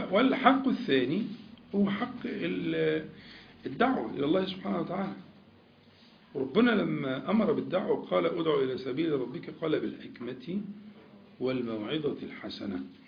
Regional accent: Egypt; accent: Egyptian; وإحنا كمصريين بننطق الجيم بالطريقة دي، يعني دي جيم مصرية.

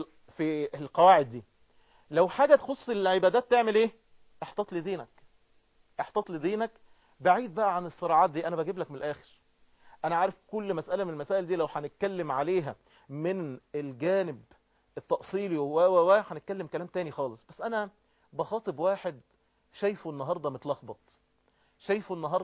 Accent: Egypt; يعني أنا قاعد كده دلوقتي بعد الظهر عندنا في مصر

